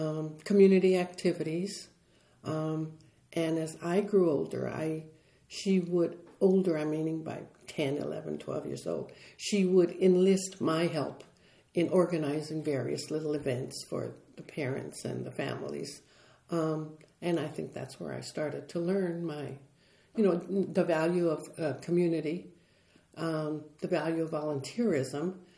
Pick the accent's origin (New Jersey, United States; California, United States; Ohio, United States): California, United States; Boyle Heights; I'm from a family of 8 children. I grew up in Ramona Gardens Public Housing, the housing project, in Boyle Heights, Lincoln Heights.